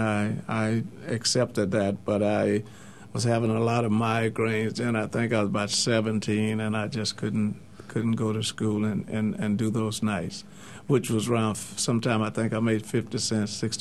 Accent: Letchworth, Louisiana, United States; Yeah, I was a little one-horse town called Letchworth, Louisiana

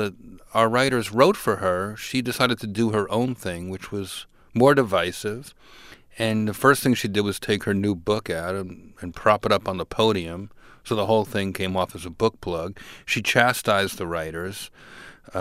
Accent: Newark, New Jersey, United States; I grew up in New Jersey, in Newark, New Jersey. And I was kind of a scrawny kid. And my dad owned a catering hall.

